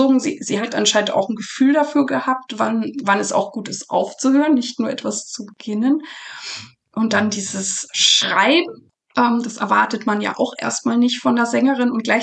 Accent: Bavaria, Germany; Ich bin ja in Franken groß geworden

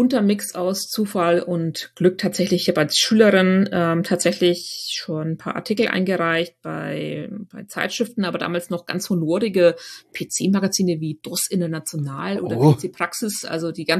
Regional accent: Schwabach, Bavaria, Germany; tatsächlich bin ich in einem kleinen Dorf aufgewachsen in der Nähe von Schwabach, also nicht direkt in der Stadt, sondern tatsächlich mitten auf dem Land in der Provinz, quasi auf dem so halb auf dem Bauernhof meiner Großeltern.

